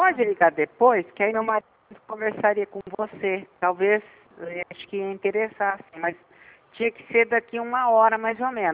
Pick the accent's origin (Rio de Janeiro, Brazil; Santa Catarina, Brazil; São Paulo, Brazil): São Paulo, Brazil; Casa Branca; Não, de Casa Branca.